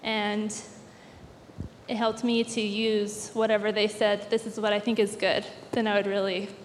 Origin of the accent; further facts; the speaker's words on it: Arco, Idaho, United States; I'm from Arco, Idaho.